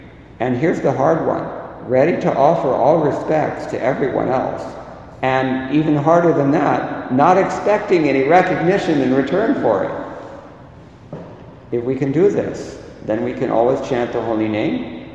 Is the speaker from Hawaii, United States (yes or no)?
no; Hollywood, California, United States; born there; I was born in Hollywood. What kind of a place is that for spiritual life?